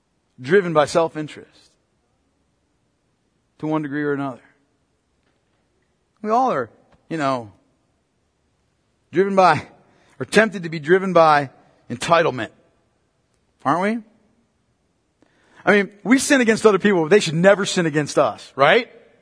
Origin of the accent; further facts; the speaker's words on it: United States; I'm an American sinner to boot. No, really, listen to me. I'm an American sinner.